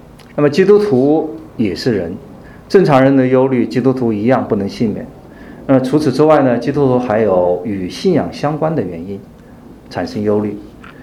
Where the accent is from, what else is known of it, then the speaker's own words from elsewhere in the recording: China; 那我们中国人就很喜欢对许多还没有发生的事情担忧